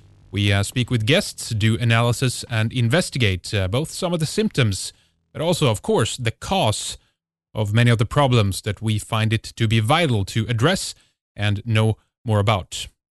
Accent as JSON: {"language": "English", "country": "Sweden", "said": "from Sweden, and this is Red Ice Radio."}